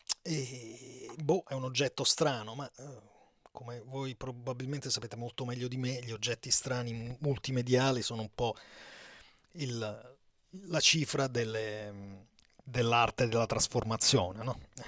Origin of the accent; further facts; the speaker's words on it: Rome, Lazio, Italy; born there; moved away as an adult; in procinto di partire per l'emigrazione da Roma, io sono nato a Roma